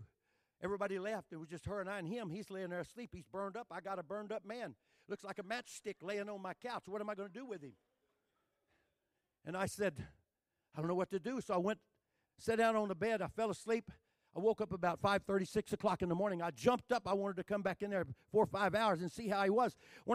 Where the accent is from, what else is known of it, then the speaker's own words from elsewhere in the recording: Texas, United States; And I'm from Texas.